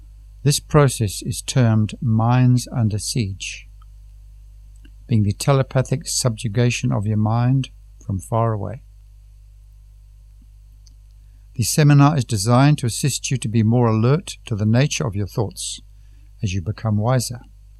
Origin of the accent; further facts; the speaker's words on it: Tanzania; Greetings … from Tanzania.